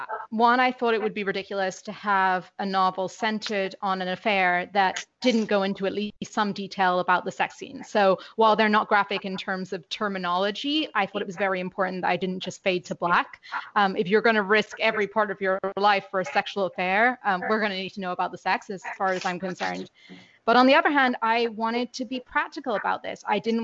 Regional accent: United Kingdom; now in United States; And when I'm British, so growing up, I always had to specify that. And since moving to the US

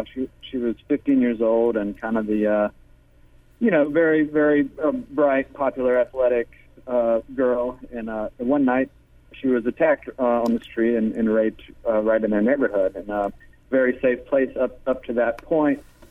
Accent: Baton Rouge, Louisiana, United States; I'm from Baton Rouge, so from the very get-go when I first started it, you know, I felt like it was a place I was very familiar with.

